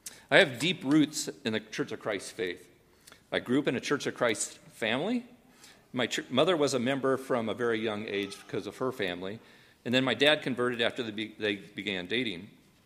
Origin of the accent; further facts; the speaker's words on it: Burlington, Iowa, United States; born there; I was born in Iowa in a town called Burlington, Iowa. Not Burlington, Wisconsin. Burlington, Iowa. It's down here on the river.